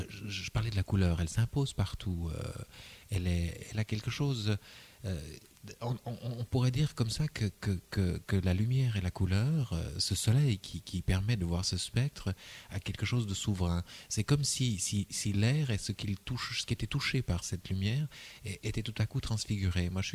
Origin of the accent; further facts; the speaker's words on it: Provence-Alpes-Côte d'Azur, France; Si je dis cigales, c'est parce qu'on sent ça, par exemple, chez nous en Provence.